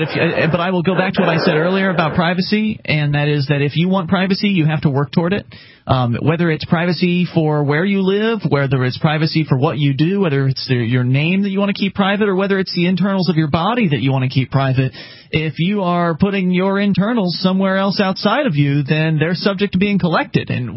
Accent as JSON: {"language": "English", "region": "Florida", "country": "United States", "tie": "born or raised there", "said": "We were born and raised in Florida. We know all about its reputation."}